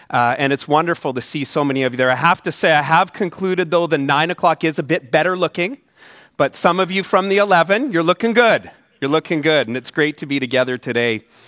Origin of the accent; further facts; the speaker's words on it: Canada; Where are you from? He's from California. Where are you from? From Canada.